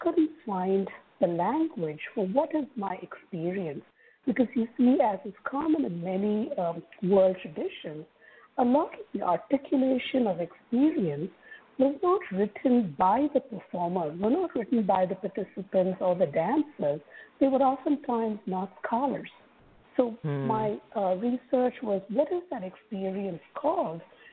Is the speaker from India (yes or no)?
yes; India; as a dancer growing up in India.